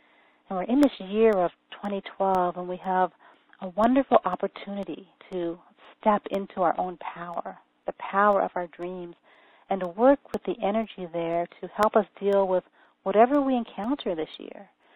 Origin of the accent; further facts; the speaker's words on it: Alaska, United States; I'm from Alaska, and all of my extended family lives in the lower 48 states.